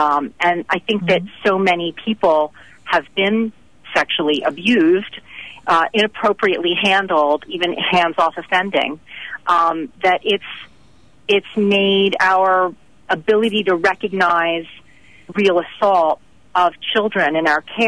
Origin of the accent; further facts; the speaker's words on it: Pennsylvania, United States; now in New Jersey, United States; I live in New Jersey now, but I grew up in Pennsylvania